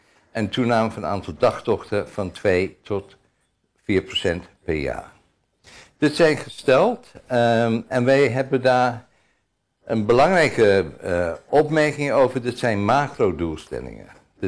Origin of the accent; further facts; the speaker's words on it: South Africa; now in Netherlands; ik ben Zuid-Afrikaan. Beerte komt uit Duitsland. We wonen allebei hier heel lang en kennen het land heel goed.